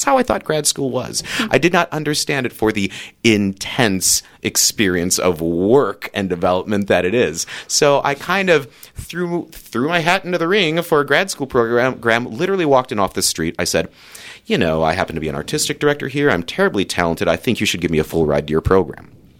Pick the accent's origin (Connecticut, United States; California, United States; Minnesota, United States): Minnesota, United States; I am a Minnesotan through and through.